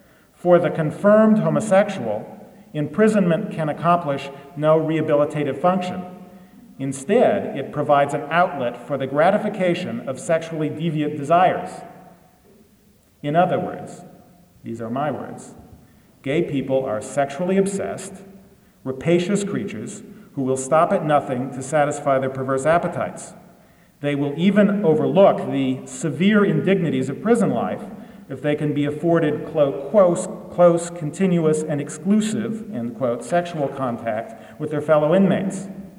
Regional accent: Illinois, United States; Illinois, my home state, led the way in 1962.

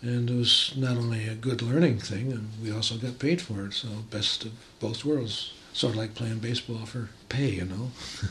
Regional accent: South Korea; I had a veteran scholarship from New York State because I'm from Korea.

